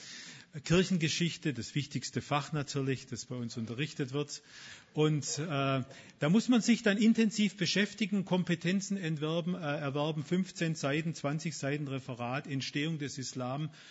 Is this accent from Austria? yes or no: no; Stuttgart, Baden-Württemberg, Germany; ich komme zwar auch aus Stuttgart eigentlich